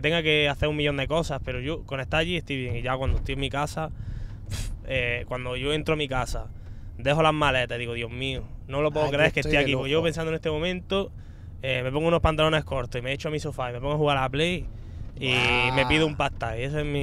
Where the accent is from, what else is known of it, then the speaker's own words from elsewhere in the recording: Granada, Andalusia, Spain; yo al final soy de Granada y siempre me ha gustado Granada